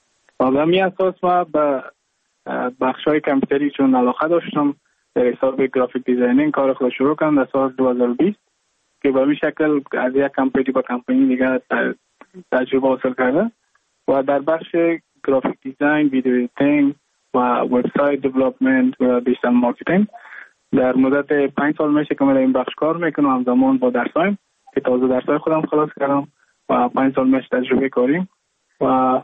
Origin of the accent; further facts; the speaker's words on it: Mazar-i-Sharif, Balkh, Afghanistan; moved away as an adult; now in Goa, India; از مزار شریف هستم، از قریه شیرآباد که از قریه درفتاده مزار شریف بخش میباشم. ما در سال 2019 ماه جون به هندوستان آمدم